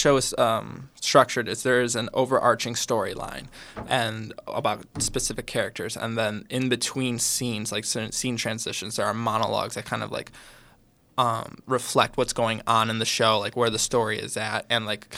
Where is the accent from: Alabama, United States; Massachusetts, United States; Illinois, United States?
Illinois, United States; Chicago; I'm from Chicago, Illinois.